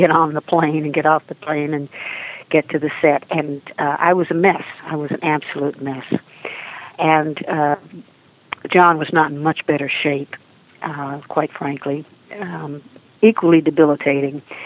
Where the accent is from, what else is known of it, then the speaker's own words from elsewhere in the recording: Texas, United States; well, of course I can handle a snake. I grew up in Texas.